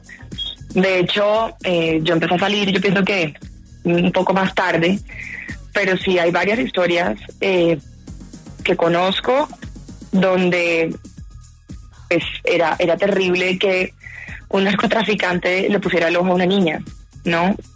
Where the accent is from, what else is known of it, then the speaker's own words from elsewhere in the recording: Cartagena, Bolívar, Colombia; Yo soy cartagenera.